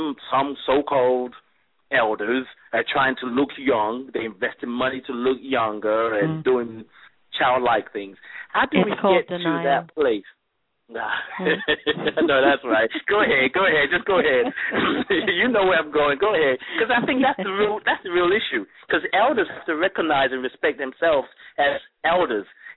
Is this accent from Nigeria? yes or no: yes; Nigeria; now in England; I mean, I grew up in Nigeria, and there's, there's this idea that if someone is at least 2 years older than you, you don't call them by their first name.